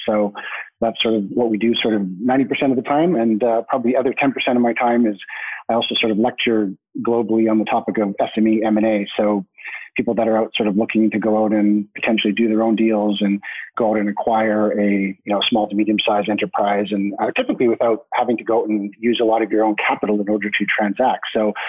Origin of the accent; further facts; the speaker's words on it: Canada; So I'm Canadian by nationality, so that I sort of identify as a bit of a global citizen. So I sort of split time between homes in Vancouver, BC, and London, England.